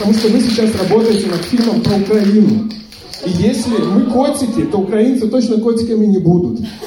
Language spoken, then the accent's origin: Russian; Belarus; дело не в том, что мы травмированные белорусы, и мы так воспринимаем этот фильм